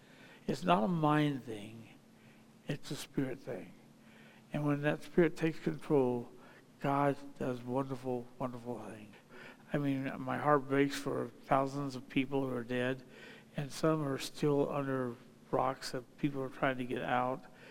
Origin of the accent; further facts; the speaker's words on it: Ohio, United States; Even though I'm from Ohio, I still like the Wildcats.